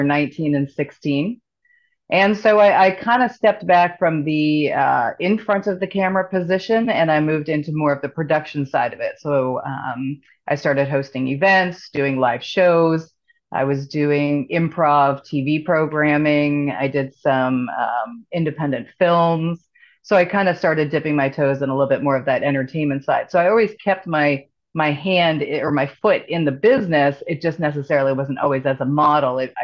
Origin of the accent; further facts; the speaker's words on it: Ontario, Canada; moved away as an adult; I'm a native Canadian, born and raised in Canada. My dad was a Mountie. We moved kind of all over the Great Lakes area of Ontario. And about 1996, I moved to Chicago